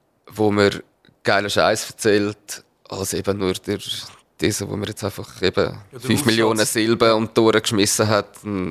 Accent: Switzerland; accent: Swiss German; first language Swiss German; meine Gedankengänge sind ich überlege auf Schweizerdeutsch. So. Das ist meine Muttersprache.

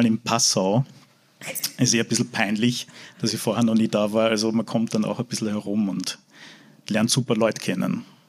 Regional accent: Carinthia, Austria; ich komme ja eigentlich aus Kärnten und da ist Eishockey so ein großes Thema

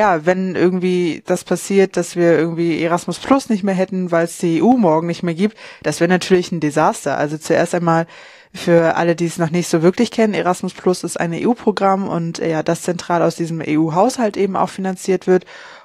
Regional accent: Mecklenburg-Vorpommern, Germany; ja, ich komme aus Vorpommern

